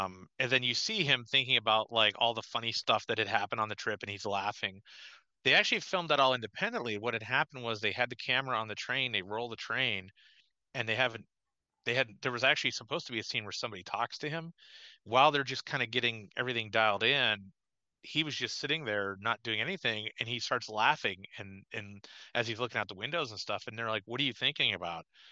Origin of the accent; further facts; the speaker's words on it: Pittsburgh, Pennsylvania, United States; I'm born and raised in Pittsburgh. There was a lot of train stuff there.